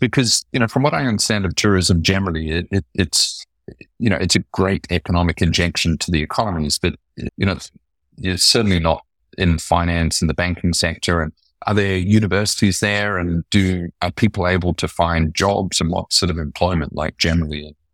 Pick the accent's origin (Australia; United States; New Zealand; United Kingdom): New Zealand; I was raised in New Zealand